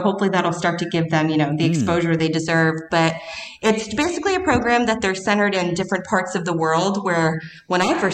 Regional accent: Grand Prairie, Texas, United States; I was a kennel tech just at a tiny clinic in my hometown in Grand Prairie, Texas.

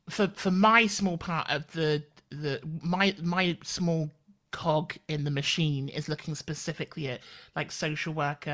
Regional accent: South West England, United Kingdom; I grew up in Devon, which is, and I like to joke that in the 90s, my family was the black population of the town I grew up in.

